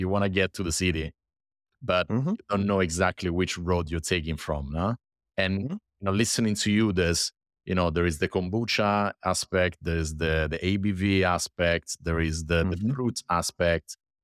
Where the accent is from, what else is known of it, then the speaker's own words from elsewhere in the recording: Rome, Lazio, Italy; I'm from Rome, and of course, like all roads lead to Rome.